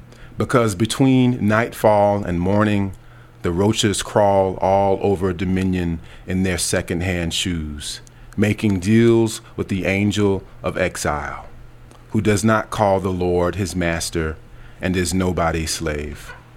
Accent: the South, United States; my sense of self as a Southerner, which is sort of what I'm working through and thinking about of late.

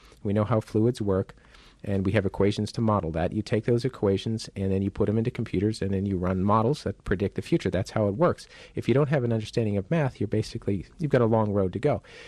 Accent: Northeast, United States; I can remember when I was growing up in the Northeast that time after time there would be forecasts made.

